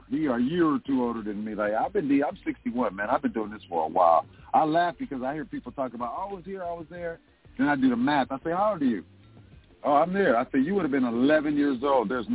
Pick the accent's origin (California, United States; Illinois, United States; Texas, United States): California, United States; Los Angeles; I'm from the West Side in South Central.